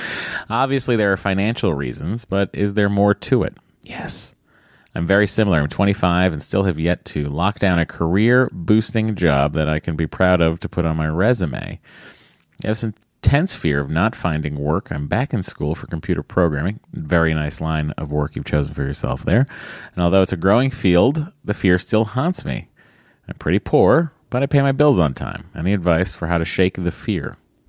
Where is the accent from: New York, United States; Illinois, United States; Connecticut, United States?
Connecticut, United States; I'm from Connecticut. Oh, well, very close to Westport. Literally screamed when I heard you two talking about my neck of the woods.